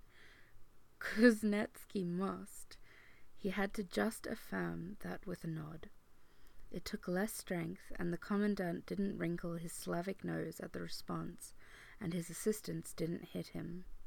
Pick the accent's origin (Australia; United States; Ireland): Australia; I am from Australia.